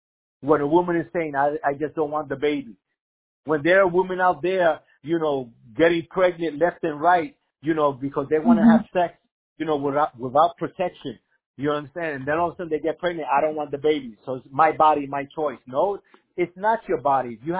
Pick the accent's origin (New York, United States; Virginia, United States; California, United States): New York, United States; Brooklyn; You know, I was raised in Brooklyn, New York, where, and I'm not gonna say the word because I know they're still.